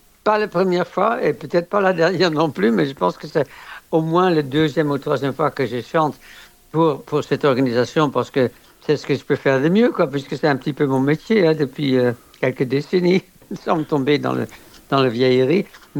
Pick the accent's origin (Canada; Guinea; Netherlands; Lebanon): Netherlands; moved away as an adult; now in France; quand je suis arrivé en France, quand j'avais 21 ans, j'ai quitté la Hollande, et quand je suis arrivé en France, il n'y avait pas encore les possibilités d'avoir une double nationalité. Et donc, je suis resté hollandais